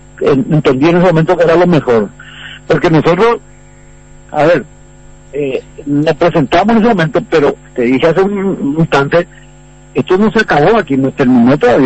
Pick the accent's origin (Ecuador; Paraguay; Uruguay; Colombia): Paraguay; como ciudadano paraguayo